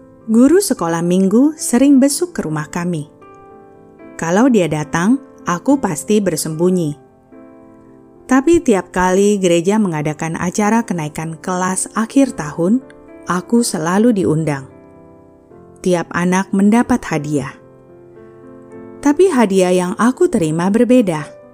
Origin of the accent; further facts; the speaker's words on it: Banjarmasin, South Kalimantan, Indonesia; born there; Aku lahir di Banjarmasin, anak keenam dari 8 bersaudara. Orang tua kami berbeda agama. Ayah seorang Kristen, Jemaat Gereja Yesus Sejati sejak masa mudanya.